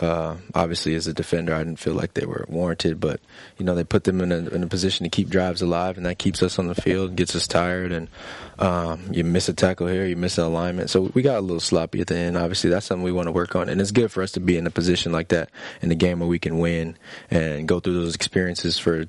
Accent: California, United States; And obviously, being Californian, you know, you got great just heritage and history when it comes to the Raiders organization

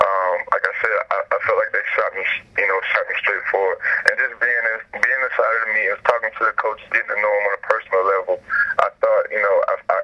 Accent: Florida, United States; I came from Florida, so I'm around the beach pretty much 24/7.

